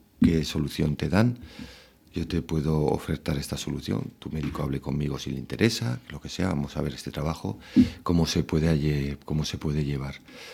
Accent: Navarre, Spain; aquí, bueno, en mi tierra, en Navarra, fue el año pasado

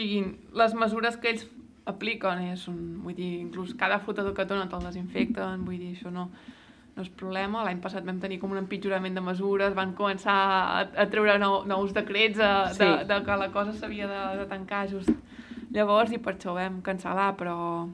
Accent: Navàs, Catalonia, Spain; I som de Navàs tots dos

